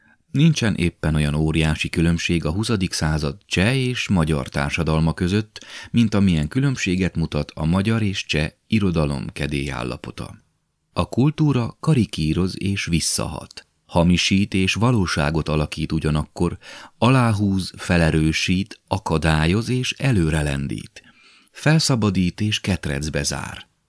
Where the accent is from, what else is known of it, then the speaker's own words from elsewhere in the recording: Transylvania, Romania; Ha meg erdélyiek vagyunk, akarva akaratlanul vállaljuk ezt a szerepet